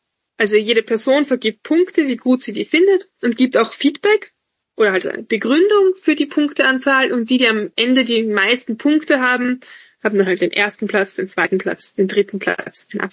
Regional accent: Austria; Wir kommen ja alle aus Österreich.

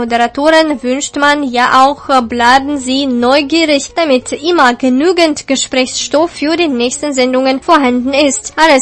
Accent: Germany; Was sich gegenwärtig in meinem Heimatland abspielt, ist einfach nicht mehr zu verstehen, geschweige denn zu ertragen.

